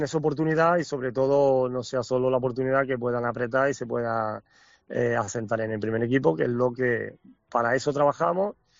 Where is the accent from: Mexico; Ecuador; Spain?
Spain; Córdoba, Andalusia; para mí siendo cordobés y haber disfrutado de compañeros de Córdoba